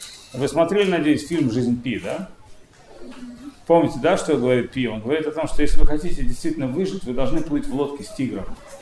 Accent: Saint Petersburg, Russia; born there; moved away as an adult; also born or lived in United States; Я сам родился в Санкт-Петербурге. После 20 лет уехал в Америку, прожил там определенную часть своей жизни, потом вернулся сюда, в Восточную Европу

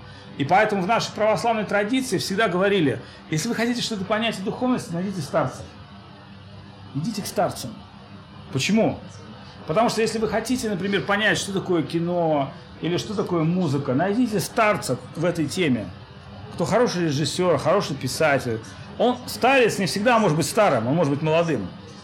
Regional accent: Saint Petersburg, Russia; Я сам из Петербурга, там очень облачных много дней.

